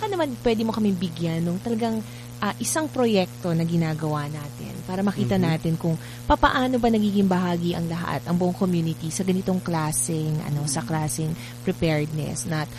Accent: Malabon, Metro Manila, Philippines; Ako taga Malabon po ang, ano, ang aking roots eh.

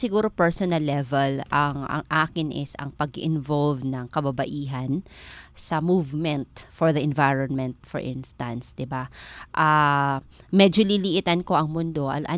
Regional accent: Eastern Visayas, Philippines; accent: Waray; Hindi po, waray po. Pero natutuwa ako naman, nahalata mo ang punto ko.

